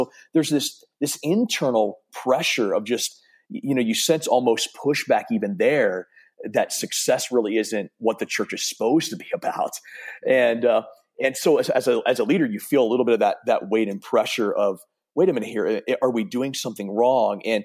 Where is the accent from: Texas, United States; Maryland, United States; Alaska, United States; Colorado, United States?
Maryland, United States; moved away as an adult; now in Ohio, United States; And I led in my hometown in Maryland and now here in Ohio.